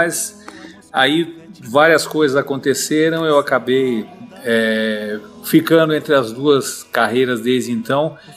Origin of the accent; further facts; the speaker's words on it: Avaré, São Paulo, Brazil; um festival que foi criado na minha terra natal, em Avaré.